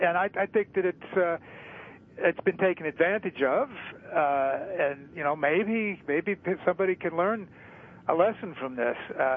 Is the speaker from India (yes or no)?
yes; India; English is a second language; now in United States; And I say that as an Indian, this race, this white Anglo-Saxon race is a warrior race.